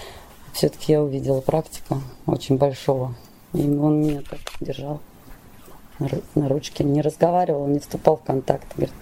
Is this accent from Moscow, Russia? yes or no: yes; Moscow, Russia; я из Москвы.